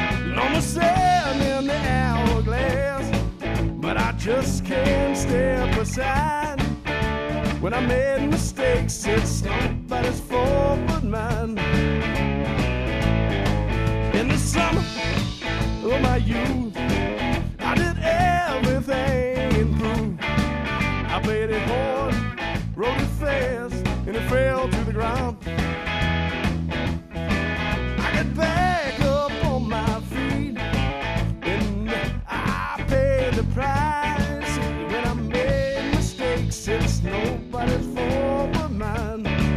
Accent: Texas, United States; born there; also born or lived in Los Angeles, United States; I was born in Texas, and so I grew up on … had to do that for a few years and copy everything he did

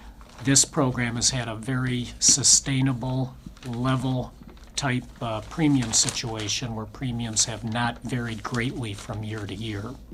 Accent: Royal Oak, Michigan, United States; also born or lived in Detroit; I was born in Detroit, lifelong resident, grew up in Royal Oak. Graduated from Central Michigan after going to high school in Royal Oak.

